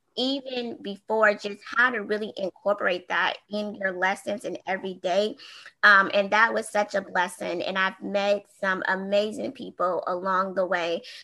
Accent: Tacoma, Washington, United States; I was serving at a local elementary school in Tacoma, Washington. So I'm from the West Coast.

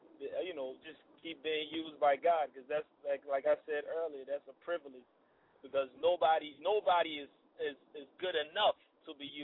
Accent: Nigeria; now in Maryland, United States; I'm based in Maryland in the DMV, I'm from Nigeria. I am from Nigeria, but, you know, been down in Maryland for quite a while

